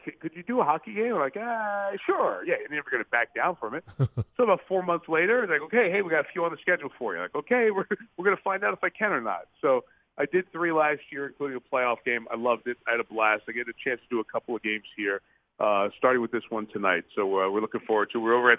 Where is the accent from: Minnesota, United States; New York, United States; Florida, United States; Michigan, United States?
New York, United States; And I've always been a big hockey fan from growing up in New York as a kid.